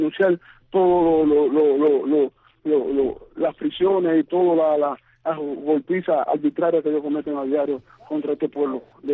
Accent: Cuba

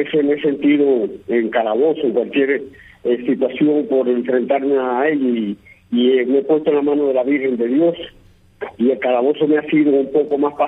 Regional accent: Palma Soriano, Santiago de Cuba, Cuba; born there; Yo nací aquí en Palma Soriano

